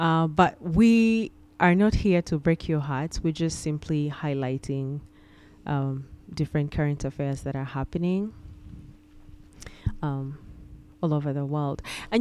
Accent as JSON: {"language": "English", "country": "Uganda", "said": "I come from Uganda"}